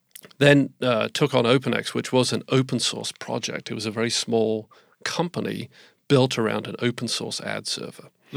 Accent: South West England, United Kingdom; I grew up in a rural part of England called Dorset, which is on the south coast. It's very pretty. Mm-hmm. It's very quiet. It's farmland and coastline.

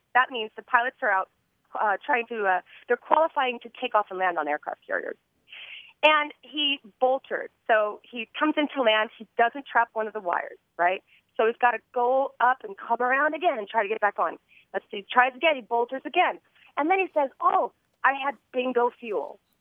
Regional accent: San Diego, California, United States; I grew up out here in San Diego, and when I was a kid, my dad was a Navy fighter pilot.

